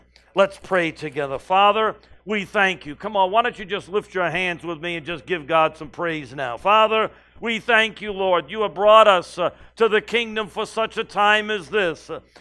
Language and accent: English; New England, United States; I'm from New England, me, and I'm Portuguese, and … now you know the rest of the story. And Portuguese people tend to be a little loud.